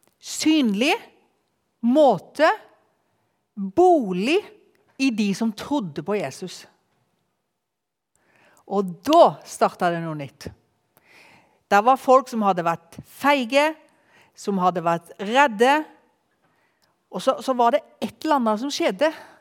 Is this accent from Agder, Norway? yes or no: yes; Tromøya, Agder, Norway; Jeg kommer fra Tromøya ut forbi Arendal, der jeg vokste opp. Men der flyttet jeg ganske tidlig ifra og har bodd på Kvitsund.